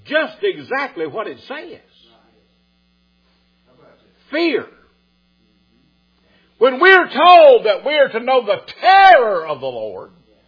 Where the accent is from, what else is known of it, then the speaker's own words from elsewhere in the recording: England, United Kingdom; I don't like using Greek when I'm preaching because I'm an English person.